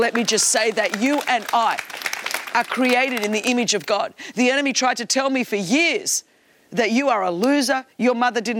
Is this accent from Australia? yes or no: yes; Australia; I mean, I'm Greek Australian.